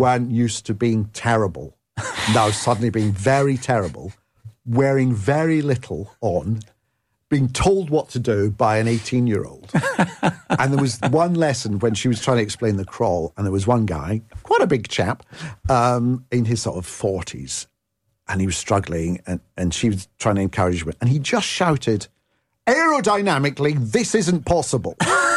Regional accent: Scotland, United Kingdom; being Scottish, I will be Scottish and Italian, you know, I've got the best of both.

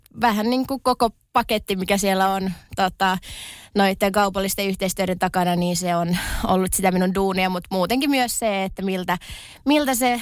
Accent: Tornio, Lapland, Finland; ja minä tuun Torniosta. 23-vuotias tänä vuonna, mietin, kuin tarkasti tässä nyt pitää kertoa, mutta tosiaan Torniosta kotoisin

